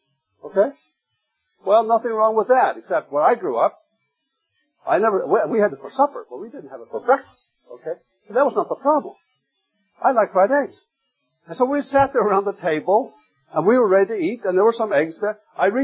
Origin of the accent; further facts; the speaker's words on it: Faroe Islands; You see, coming from the Faroe Islands, I didn't have the choice of not representing my home country.